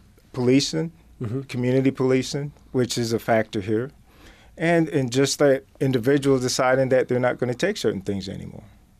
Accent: Brooklyn, New York, United States; also born or lived in Jamaica; I came up from Brooklyn by way of Jamaica.

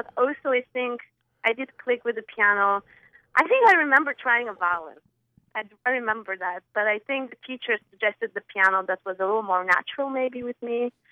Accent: Bulgaria; Well, I was born and raised in Bulgaria. That's my home country.

